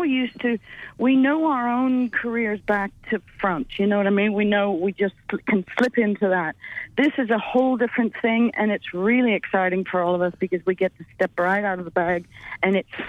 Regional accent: Canada; I grew up in Canada, and there's, you know, as a kid, we had lots of Indian friends

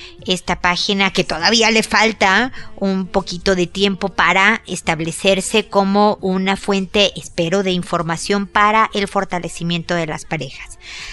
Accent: Mexico; soy mexicana y sentí el del 85

